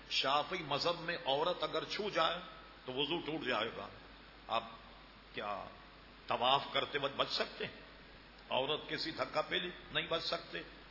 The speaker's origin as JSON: {"language": "Urdu", "town": "Hyderabad", "region": "Telangana", "country": "India", "tie": "born or raised there", "moved": "yes", "lives_now": "Pakistan", "said": "میں حیدرآباد دکن کا رہنے والا ہوں."}